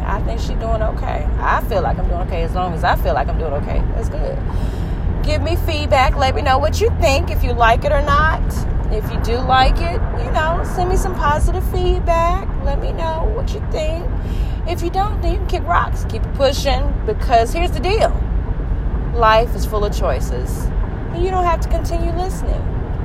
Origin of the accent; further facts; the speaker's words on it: Dallas, Texas, United States; I know how to drive because I was raised in Dallas.